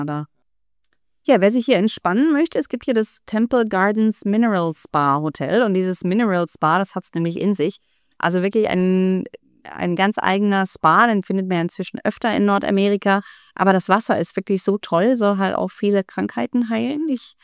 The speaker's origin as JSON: {"language": "German", "town": "Krefeld", "region": "North Rhine-Westphalia", "country": "Germany", "lives_now": "Canada", "said": "Ich komme ja aus Krefeld."}